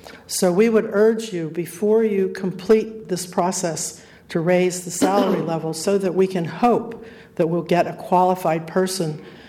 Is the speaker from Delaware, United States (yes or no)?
yes; Lewes, Delaware, United States; I'm from Lewis, Delaware.